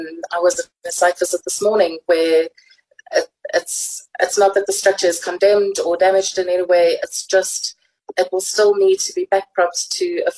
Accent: South Africa; we've got a lot to be proud of as South African citizens.

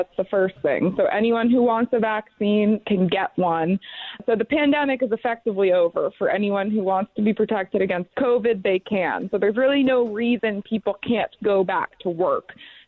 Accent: New Hampshire, United States; In fact, in my hometown in New Hampshire, the local Dunkin' Donuts has been closed for over a year.

